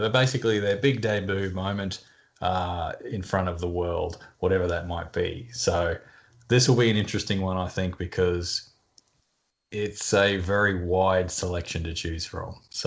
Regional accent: Australia; we are your Aussie Top 3. … once again I'm joined by my fellow Aussies

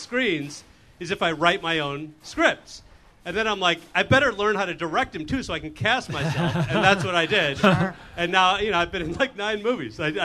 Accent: Illinois, United States; Chicago, suburbs.

